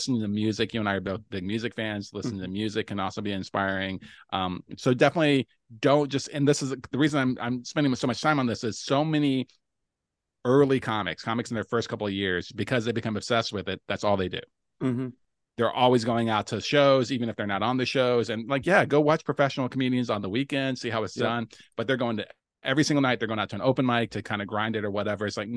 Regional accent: Louisville, Kentucky, United States; the community in Louisville, his hometown, my hometown as well.

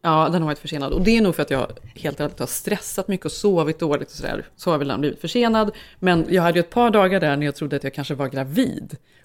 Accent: Sweden; för mig också som svensk

